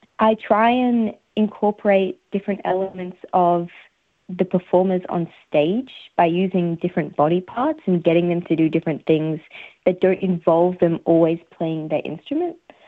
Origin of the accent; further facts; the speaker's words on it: Australia; born there; my different Lebanese upbringing, because I don't speak Arabic and I was born in Australia. I wasn't born in Lebanon.